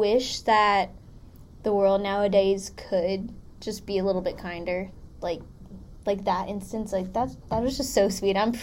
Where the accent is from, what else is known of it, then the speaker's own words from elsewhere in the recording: Philippines; because I'm Filipino, and she's like the typical Filipino grandma